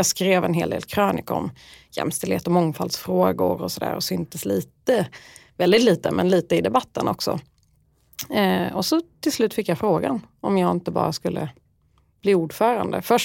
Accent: Skåne, Sweden; now in Stockholm, Sweden; Jag skulle beskriva mig som en skåning som har bott i Stockholm längre än vad jag trodde från början. För första gången jag flyttade upp så hatade jag det och flyttade tillbaka efter något år.

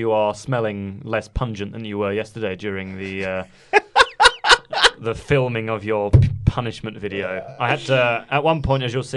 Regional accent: United Kingdom; I am British.

